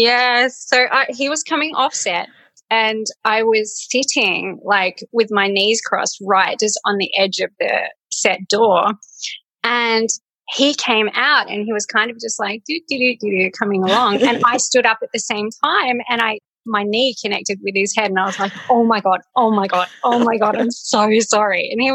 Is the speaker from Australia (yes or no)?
yes; Tasmania, Australia; now in Italy; So I'm from Australia. I grew up in, well, for most of the time, grew up in Tasmania